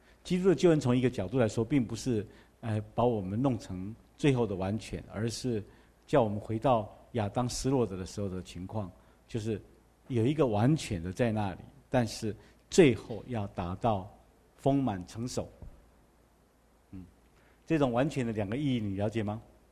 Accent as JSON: {"language": "Chinese", "country": "Taiwan", "said": "我们台湾人有时候很好笑，就是这样，孩子常常生病啊，就到去给神明，到庙里面要给神明做儿子。"}